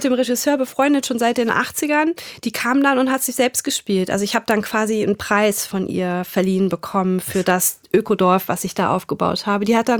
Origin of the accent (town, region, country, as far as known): Germany; accent: German